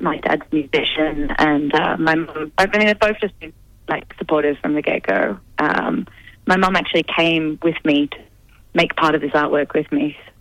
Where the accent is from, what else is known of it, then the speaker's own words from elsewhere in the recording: Australia; also born or lived in United Kingdom; now in Berlin, Germany; I grew up in Australia. I've been living over in the UK in Berlin for the last 7 years.